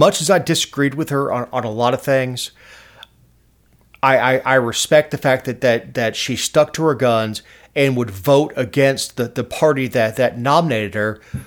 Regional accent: Georgia, United States; But I'm like, hey, I'm from Georgia, and he was just as nice as you can be.

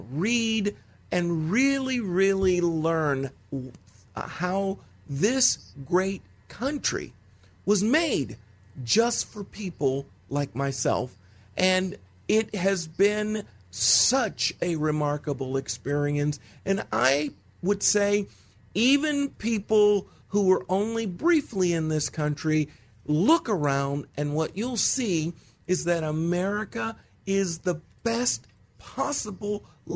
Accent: Texas, United States; born there; I would say that I was born in Texas.

